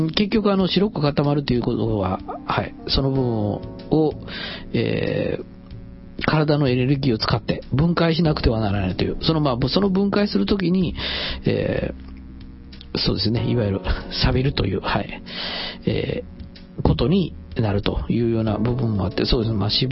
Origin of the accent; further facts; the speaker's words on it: Kansai, Japan; 私はまあ、幸い関西人なんで、何でもソースっていう。